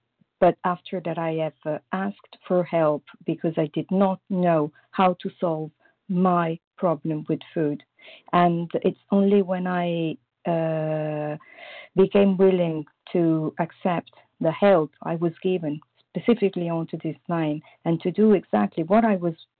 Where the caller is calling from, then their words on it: Paris, Île-de-France, France; I'm calling from Paris, France.